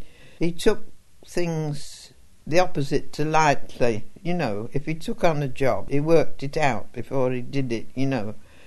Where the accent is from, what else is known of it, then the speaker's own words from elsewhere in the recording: Birmingham, West Midlands, United Kingdom; born there; I was born in Northfield, Birmingham.